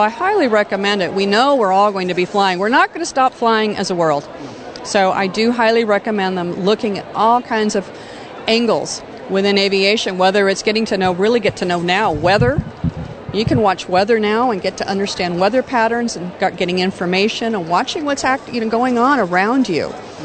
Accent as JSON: {"language": "English", "region": "the West", "country": "United States", "tie": "born or raised there", "said": "I was raised in the American West. It's a very can-do attitude."}